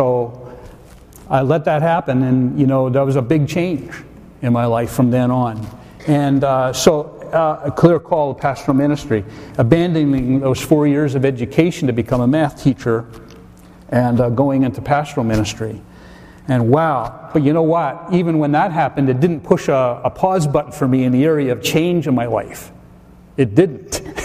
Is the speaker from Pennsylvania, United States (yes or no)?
yes; Schuylkill Haven, Pennsylvania, United States; We lived, I grew up in Schuylkill Haven, coal town, and then we moved out right outside of the town to a place called Reedsville area, and I grew up in Reedsville EC Church, actually.